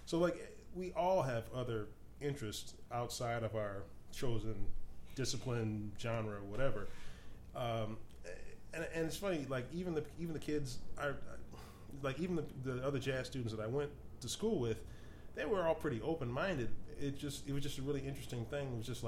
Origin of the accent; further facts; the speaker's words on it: Evanston, Illinois, United States; Yeah, well, I grew up in Evanston